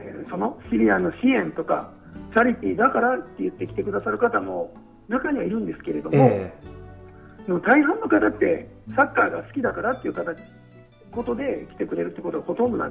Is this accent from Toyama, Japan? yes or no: no; Tsu, Mie, Japan; 僕自身三重県津市ので生まれ育って、